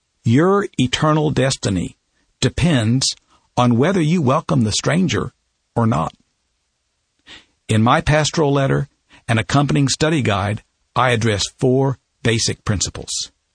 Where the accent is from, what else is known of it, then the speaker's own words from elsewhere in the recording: Oklahoma, United States; As you know, I come from Oklahoma, where last year some very harmful legislation was enacted